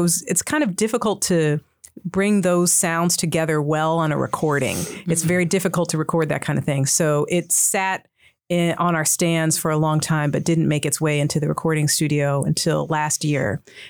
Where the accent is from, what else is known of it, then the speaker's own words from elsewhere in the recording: Washington, District of Columbia, United States; now in New Jersey, United States; Well, I'm originally from Washington, D.C., but we all live in the metropolitan New York area now. I'm the only one who lives outside of the city in Jersey.